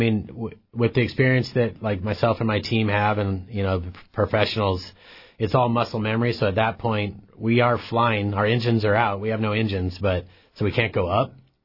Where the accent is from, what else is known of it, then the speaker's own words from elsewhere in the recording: Alaska, United States; I'm very proud to be back in my hometown and being able to offer this. You know, it's something I've always wanted to do in Alaska